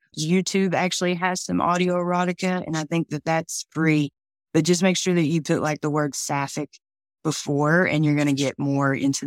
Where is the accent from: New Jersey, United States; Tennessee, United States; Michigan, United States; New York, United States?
Tennessee, United States; Like, I'm from East Tennessee.